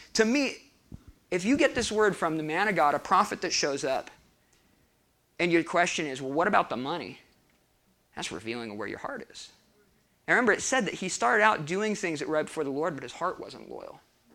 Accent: California, United States; I'm from California.

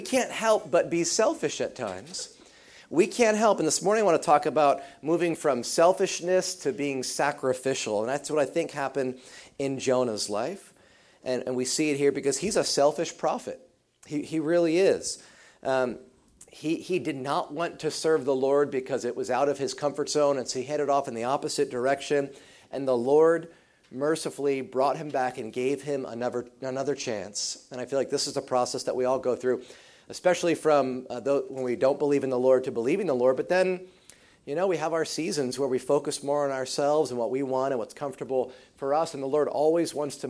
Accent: New Jersey, United States; I'd never had a pizookie before because I was from Jersey

